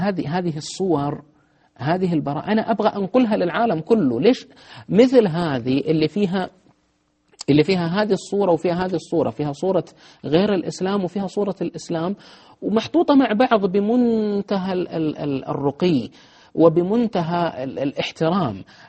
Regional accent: Medina, Medina Province, Saudi Arabia; عندنا في المدينة المنورة، أنا من المدينة

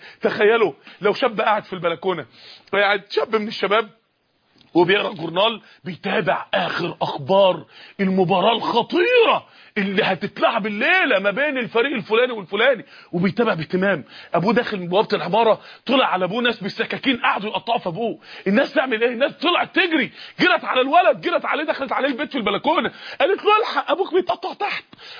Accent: Mansoura, Dakahlia, Egypt; عندنا في المنصورة من يومين تقريبا

